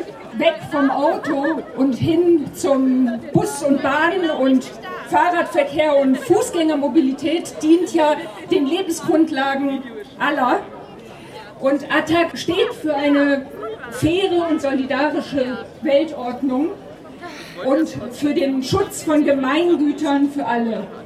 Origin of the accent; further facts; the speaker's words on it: Duisburg, North Rhine-Westphalia, Germany; Ich komme ja aus Duisburg.